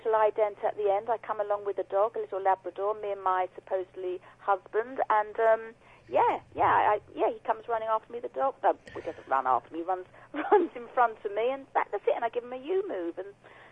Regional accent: East of England, United Kingdom; we're both from Essex

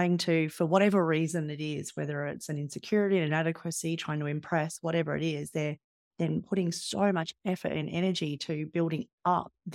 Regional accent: Australia; because there was just that whole fear about telling the story and being Australian and the tall poppy thing

